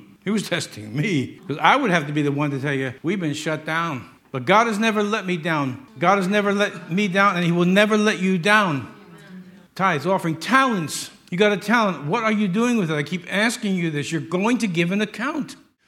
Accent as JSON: {"language": "English", "country": "United States", "said": "I'm an American, and I'm a Christian, and I know my history, and I know my Bible."}